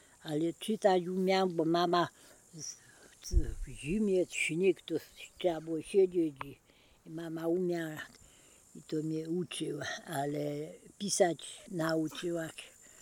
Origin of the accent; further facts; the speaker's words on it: Kłocież, Silesian Voivodeship, Poland; born there; Urodziłam się, dajmy na to, w Kłocieżu, ale to potem przepisali na Ślemień, ale urodzona była w Kłocieżu.